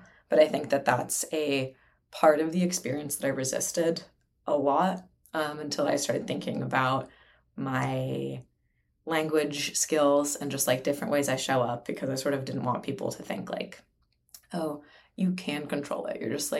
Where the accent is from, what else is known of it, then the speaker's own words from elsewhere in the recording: San Francisco, California, United States; I was born in San Francisco, raised in San Francisco, but my parents are from the former Yugoslavia, so they raised me speaking Serbo-Croatian